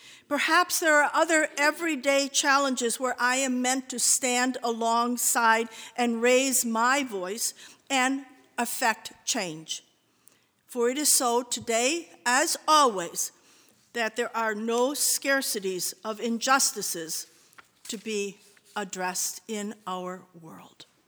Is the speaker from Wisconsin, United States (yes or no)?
yes; Wisconsin, United States; Indeed, that very company, in its local expression in my little hometown in Wisconsin, helped to pay my way through college by giving me a summer job.